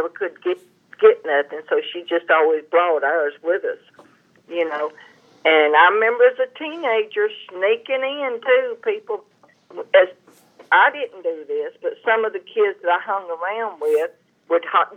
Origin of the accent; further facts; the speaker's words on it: Sugar Hill, United States; That it was fun growing up in Sugar Hill.